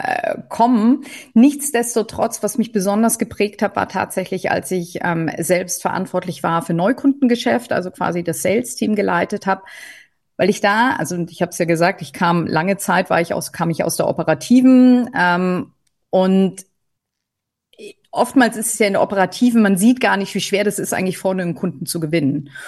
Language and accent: German; Munich, Bavaria, Germany; Und durch das, dass ich ja gebürtige Münchnerin bin